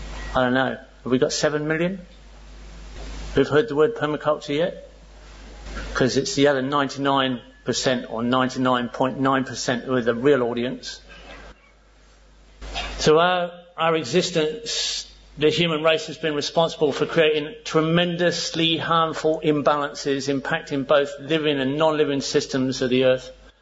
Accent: Bournemouth, South West England, United Kingdom; also born or lived in Stoke-on-Trent; It's great to be here presenting in my home country. I was born in Stoke-on-Trent in Staffordshire in 1954. My parents moved to Bournemouth in 1956, where I went to school and grew up fishing the Stour and the Avon and the Hampshire and Dorset coasts.

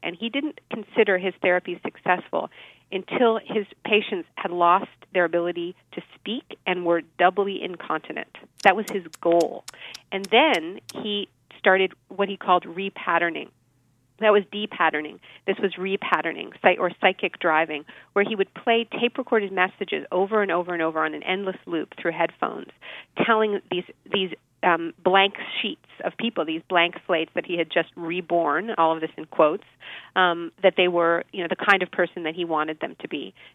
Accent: Montreal, Quebec, Canada; because I grew up in Montreal, so everything needs to be bilingual.

